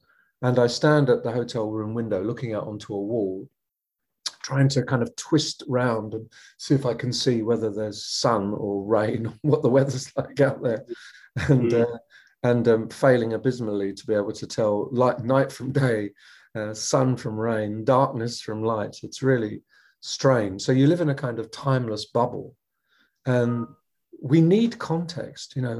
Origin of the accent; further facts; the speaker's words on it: Australia; As an Australian citizen, to be treated like we've been treated